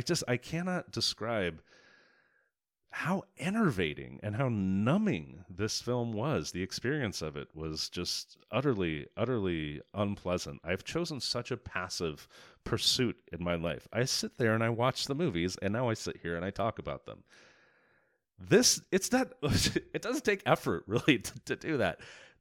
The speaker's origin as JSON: {"language": "English", "town": "Sacramento", "region": "California", "country": "United States", "tie": "born or raised there", "said": "it's scheduled to open in my hometown of Sacramento at the Tower Theater next Friday, March 6th."}